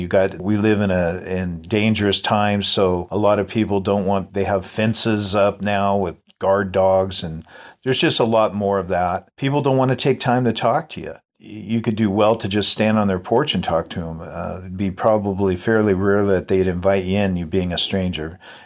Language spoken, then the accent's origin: English; Everett, Washington, United States; we started a ministry in our church at the time back up there in my hometown of Everett, Washington.